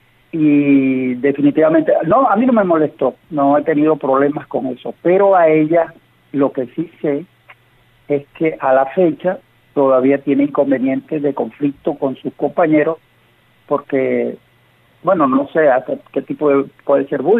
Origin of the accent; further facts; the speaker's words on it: Riohacha, La Guajira, Colombia; yo con 50 años, mi esposa con 41, somos de la costa, yo soy de Ribacha.